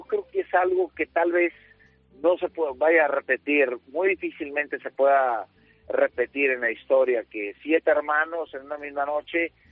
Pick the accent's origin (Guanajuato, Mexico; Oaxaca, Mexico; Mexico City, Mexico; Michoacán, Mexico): Michoacán, Mexico; also born or lived in Guadalajara; vivíamos en Michoacán, viví una parte de mi niñez en Michoacán, un estado de aquí de México, y después cambiamos a otra provincia que es Guadalajara.